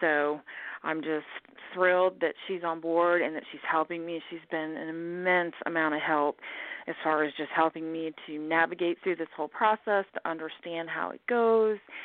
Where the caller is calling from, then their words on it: Alabama, United States; I'm calling from Alabama.